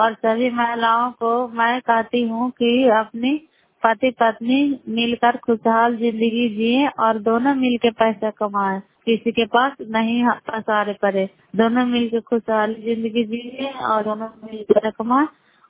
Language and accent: Hindi; Bairiganj, Bihar, India; नालंदा जिला कराई ब्लॉक मुकरौता पंचायत ग्राम बैरीगंज की निवासी हूँ।